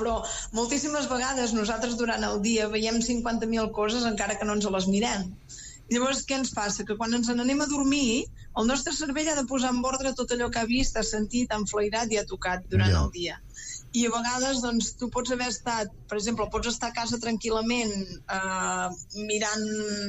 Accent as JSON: {"language": "Catalan", "town": "Olot", "region": "Catalonia", "country": "Spain", "said": "D'Olot, de la Garrotxa."}